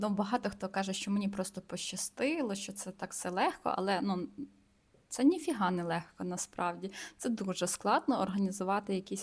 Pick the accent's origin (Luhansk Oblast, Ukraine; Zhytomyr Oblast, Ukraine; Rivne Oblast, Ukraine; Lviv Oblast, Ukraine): Rivne Oblast, Ukraine; Rivne; бо я сама з Рівного, це маленьке містечко.